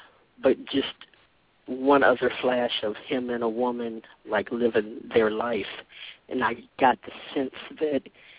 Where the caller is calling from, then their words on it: Washington, District of Columbia, United States; I'm calling from Washington, D.C.